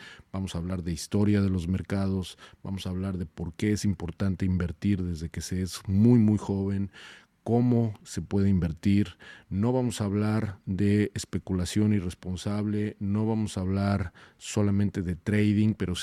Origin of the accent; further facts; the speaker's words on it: Mexico; now in United States; Yo soy mexicano, pero me considero un ciudadano de América Latina